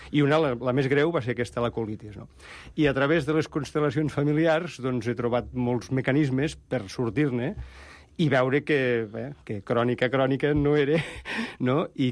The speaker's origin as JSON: {"language": "Catalan", "town": "Lleida", "region": "Catalonia", "country": "Spain", "said": "jo sóc de Lleida"}